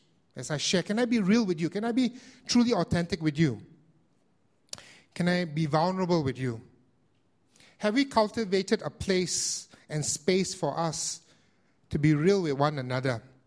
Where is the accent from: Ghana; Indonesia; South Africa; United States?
Indonesia; In my home country of Indonesia, we're going to elect a new president in April.